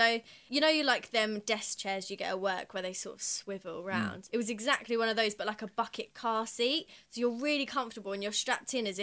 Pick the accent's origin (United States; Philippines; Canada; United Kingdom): United Kingdom; England; I don't know whether that's us being English and impatient